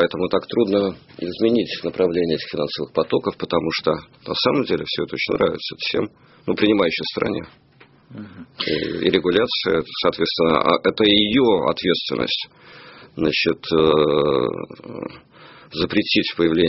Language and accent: Russian; Saint Petersburg, Russia; вот я сейчас по Москве гуляю, я же не москвич, я из Питера